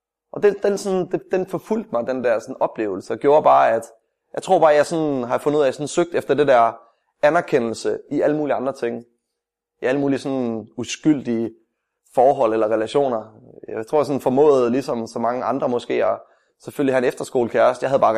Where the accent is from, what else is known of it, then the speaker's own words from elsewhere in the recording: Esbjerg, Region of Southern Denmark, Denmark; kom jeg tilbage til Esbjerg. Og der var specielt en gang, min far han var præst i sådan en kirke, i Esbjerg, Apostolsk Kirke i Esbjerg.